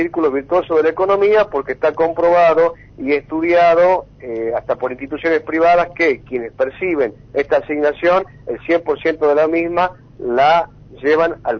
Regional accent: Argentina; como argentinos y argentinas

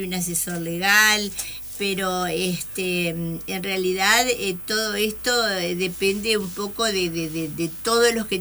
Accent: Rosario del Tala, Entre Ríos, Argentina; Yo soy de Rosario del Tala, ajá, originaria de Rosario del Tala. O sea que viajo continuamente, estoy 3 días acá en Paraná y bueno, el resto de la semana estoy en Rosario del Tala.

